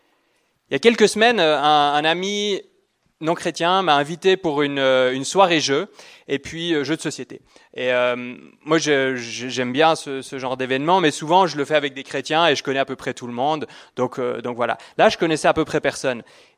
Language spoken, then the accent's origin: French; Switzerland; parce que je suis suisse si vous ne l'avez pas entendu.